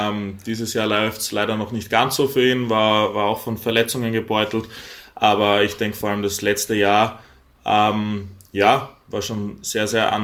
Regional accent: Graz, Styria, Austria; Ja, genau. Ich bin gebürtiger Grazer, bin dort geboren, aufgewachsen

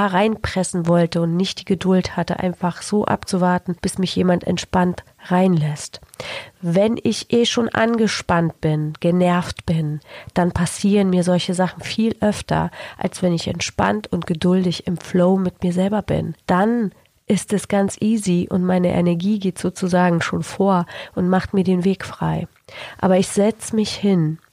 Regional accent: Poland; Ich bin in Polen aufgewachsen, in einem kommunistischen Land, in einem Gefängnis, wo keiner ausreisen durfte, außer in ein Ostblockland.

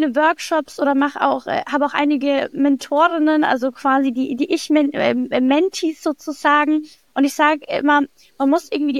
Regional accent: Bavaria, Germany; accent: rolled R; moved away; am rollenden R kann man es schon vermuten. Ich komme ursprünglich aus Bayern, bin jetzt vor einigen Jahren hierher gezogen

